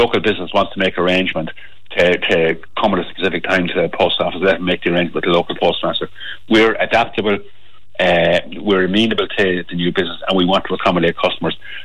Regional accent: Granard, County Longford, Ireland; my hometown is Granard in Longford, and I asked the postmaster there

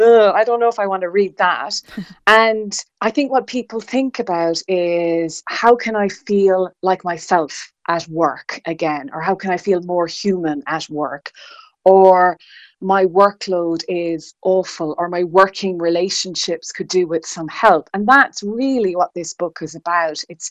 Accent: Dingle, County Kerry, Ireland; out in Dingle, and he's no stranger to Radio Kerry. And I grew up in Dingle.

